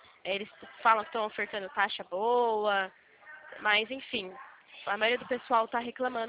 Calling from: Limeira, São Paulo, Brazil; Eu tô falando aqui de São Paulo

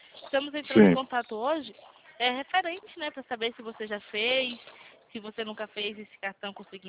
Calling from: São Roque, São Paulo, Brazil; Eu falo aqui de São Roque, São Paulo.

